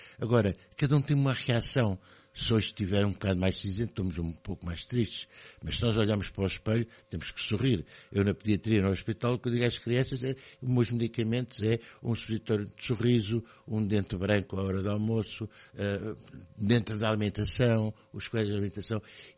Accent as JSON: {"language": "Portuguese", "region": "Lisbon", "country": "Portugal", "lives_now": "Aveiro, Portugal", "said": "eu sou de Lisboa, estou aqui já há 22 anos e quando chego aqui a Aveiro"}